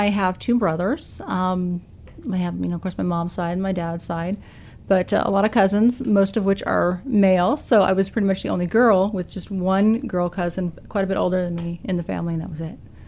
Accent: Long Beach, California, United States; I was born in Long Beach, California. So okay. I've lived here in Southern California. Oh, not here, but I lived in Southern California for most of my life.

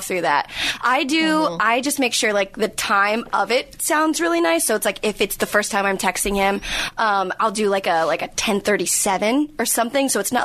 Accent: Philippines; I have a something in Tagalog because I'm Filipino with my sister.

